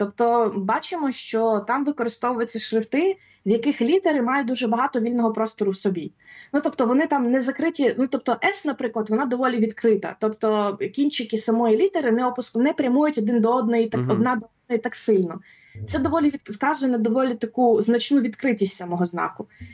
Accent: Rivne, Rivne Oblast, Ukraine; бо сама я з Рівного.

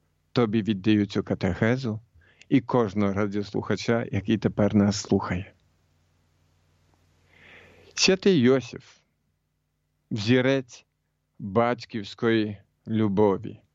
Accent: Poland; кожну родину в Польщі, я сам з Польщі, кожну родину в Європі і у світі.

